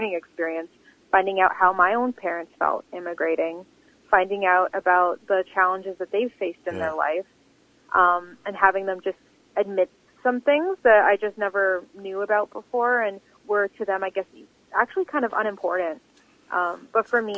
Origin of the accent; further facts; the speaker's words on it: Canada; now in Philippines; Like I live in that culture, but at the same time, I'm from Canada. And so when I'm in the Philippines